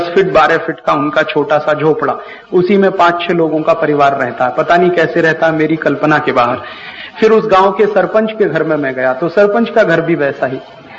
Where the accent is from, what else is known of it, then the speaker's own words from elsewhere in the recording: Uttar Pradesh, India; born there; मैं जिस गांव में पैदा हुआ उत्तर प्रदेश में, जिसका नाम आपको लिया गया, नाह मेरा गांव है अलीगढ़ जिले में, मेरे गांव में अभी तक इलेक्ट्रिसिटी नहीं है